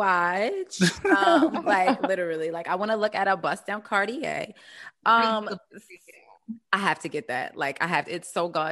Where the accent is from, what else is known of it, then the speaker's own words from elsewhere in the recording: Baltimore, Maryland, United States; we're from Baltimore, over West.